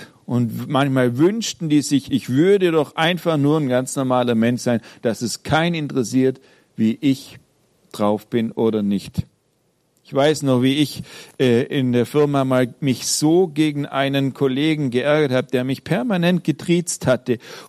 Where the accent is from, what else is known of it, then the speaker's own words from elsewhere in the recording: Eilingen, Germany; wenn ich in Eilingen, dem Ort, wo ich aufgewachsen bin, durch die Straßen latsche